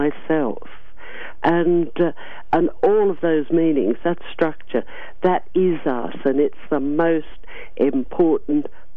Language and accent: English; Australia; I'm an Australian, as you said